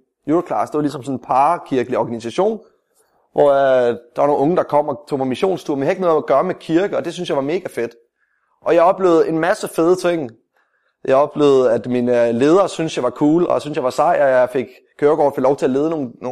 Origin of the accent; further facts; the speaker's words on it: Esbjerg, Region of Southern Denmark, Denmark; kom jeg tilbage til Esbjerg. Og der var specielt en gang, min far han var præst i sådan en kirke, i Esbjerg, Apostolsk Kirke i Esbjerg.